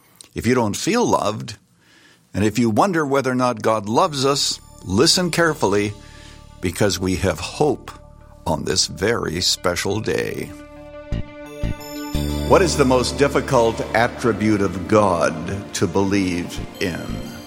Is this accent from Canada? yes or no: yes; Canada; As a boy out on the farm growing up in Canada